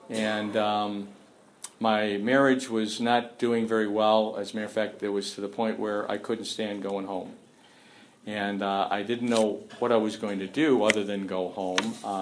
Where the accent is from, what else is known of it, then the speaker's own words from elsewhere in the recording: Chicago, Illinois, United States; And I'm an Irish Catholic from the south side of Chicago. So let me start off by wishing everybody a belated happy St. Patrick's Day